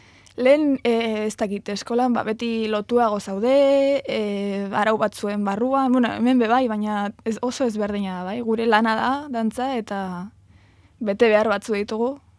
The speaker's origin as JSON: {"language": "Basque", "town": "Ondarroa", "region": "Basque Country", "country": "Spain", "said": "Ondarrutik."}